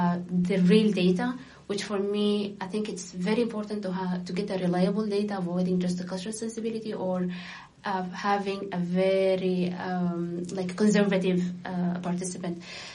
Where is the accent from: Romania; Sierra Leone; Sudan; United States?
Sudan; So I'm from Sudan, but at the same time, I'll be working in different sub-Saharan Africa.